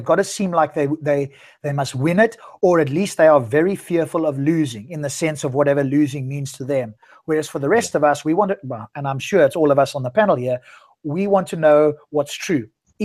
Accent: South Africa; So I'm an atheist and I'm originally from South Africa. You might tell the accent.

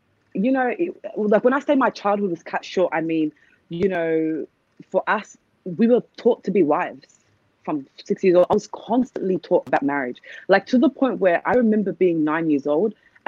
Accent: Australia; I was born and raised in Australia.

